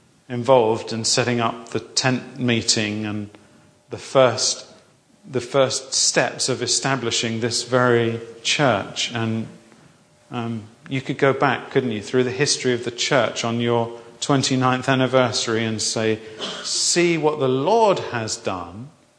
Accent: England, United Kingdom; as a Brit, I've no idea what the culture is in Northern Ireland, but in Southern England, the culture is we don't mention it.

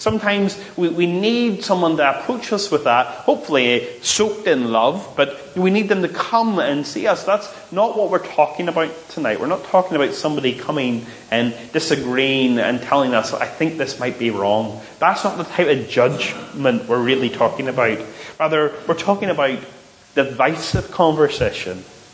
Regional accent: Northern Ireland, United Kingdom; we're Northern Irish and that's just the way we tend to be

